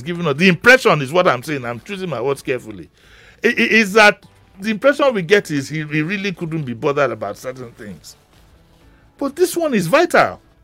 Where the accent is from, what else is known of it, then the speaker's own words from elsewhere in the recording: Nigeria; These are the little things that still give me pride as a Nigerian.